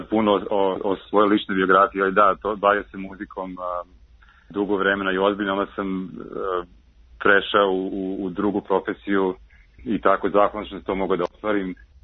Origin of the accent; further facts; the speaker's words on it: Belgrade, Serbia; moved away; also born or lived in Moscow; ali sam Srbin, odrastao u Beogradu, rođen sam u Moskvi i kao dečak u Beogradu